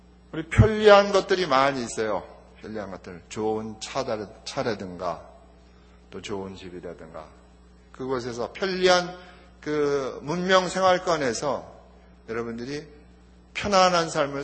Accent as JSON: {"language": "Korean", "country": "South Korea", "said": "이야 이게 어디서 한국에서 왔구나, 나의 조국에서 왔구나"}